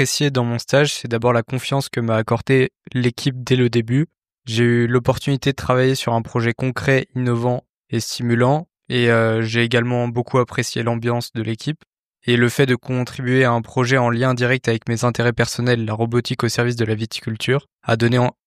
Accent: Bourgogne-Franche-Comté, France; Je viens de Bourgogne

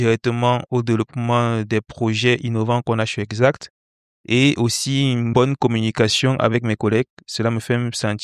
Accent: Loum, Littoral, Cameroon; now in Villeurbanne, France; Je suis originaire du Cameroun, en Afrique centrale. J'ai grandi dans une petite ville de la région du littoral, appelée Loum.

